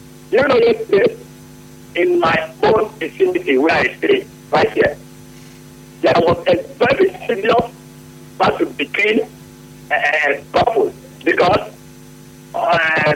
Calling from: Port Harcourt, Rivers, Nigeria; I'm coming from Port Harcourt.

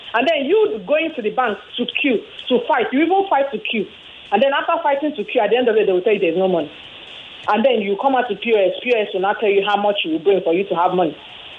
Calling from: Lekki, Lagos, Nigeria; I'm calling from Chevron Lekki.

